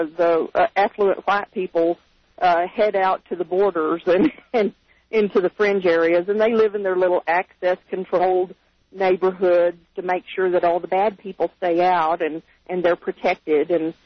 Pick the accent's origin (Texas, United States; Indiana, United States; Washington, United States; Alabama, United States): Texas, United States; Dallas; I was born and raised in Dallas, and Frisco is one of those communities, used to be a farming community.